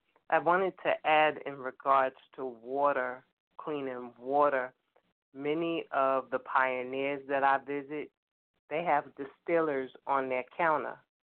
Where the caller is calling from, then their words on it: Brooklyn, New York, United States; from 7C Brooklyn, New York.